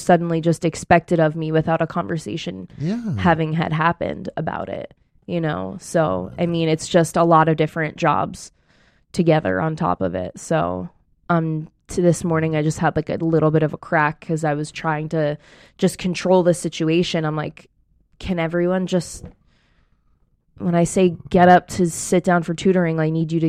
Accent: Pennsylvania, United States; You know, and like I'm an East Coaster. So like I grew up outside of Philly. You know the story. Like I just come from a background of loud people.

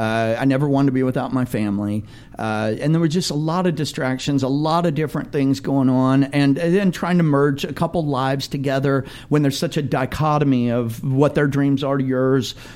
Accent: Oklahoma, United States; I grew up in Oklahoma, so I was around all the five civilized tribes.

